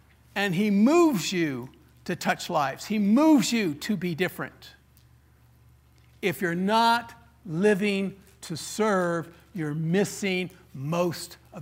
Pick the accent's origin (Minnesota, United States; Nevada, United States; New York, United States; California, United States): California, United States; and strange culture, being a Californian and stuff.